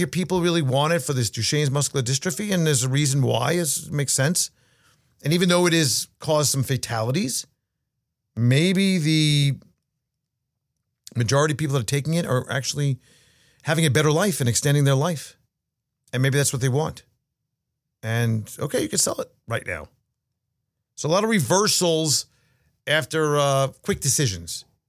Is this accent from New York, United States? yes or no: yes; New York, United States; I grew up with President Trump, not grew up with him actually, but I'm from New York.